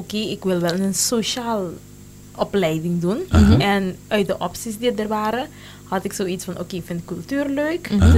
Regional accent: Curaçao; Ja, hier geboren. Schoolcarrière ook helemaal hier.

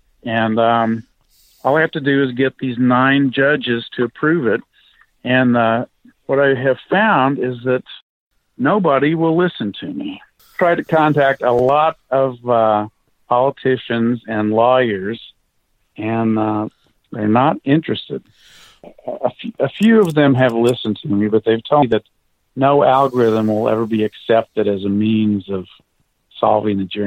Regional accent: Missouri, United States; I would say that four was typical in the 50s, at least when I grew up in Missouri.

